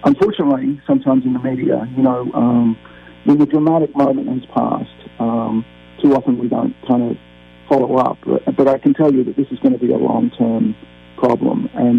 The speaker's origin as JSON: {"language": "English", "country": "Australia", "said": "And as an Australian, I know that in the wildfire crisis that happened in Australia in January"}